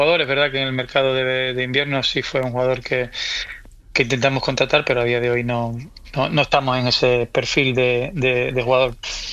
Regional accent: San Fernando, Andalusia, Spain; yo soy de Cádiz, soy Cañay, soy San Fernando

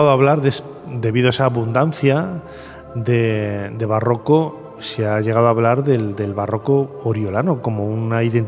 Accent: Valladolid, Castile and León, Spain; Es que yo crecí en Valladolid, lo conozco muy bien.

